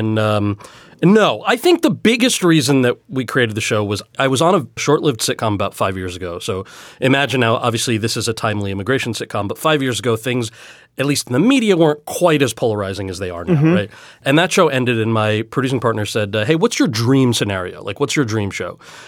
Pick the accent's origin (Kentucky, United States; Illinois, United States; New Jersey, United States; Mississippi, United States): New Jersey, United States; Freehold; also born or lived in Montclair; I was born in Montclair. I grew up right outside of Freehold.